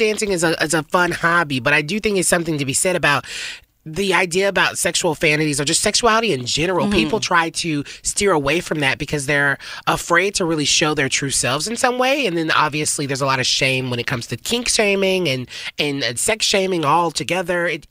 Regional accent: the South, United States; even how I felt about growing up in the South

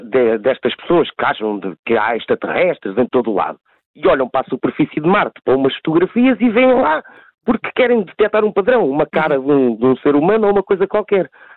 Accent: Arganil, Coimbra, Portugal; um jornalzinho lá da minha terrinha, que é a Comarca de Arganil.

